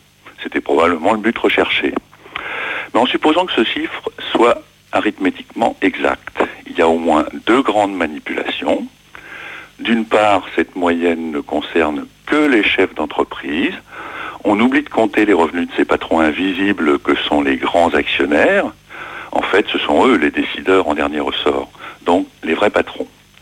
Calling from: Houilles, Île-de-France, France; de Houille dans les Yvelines.

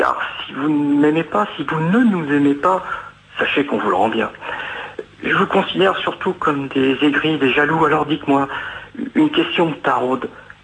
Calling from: Lyon, Auvergne-Rhône-Alpes, France

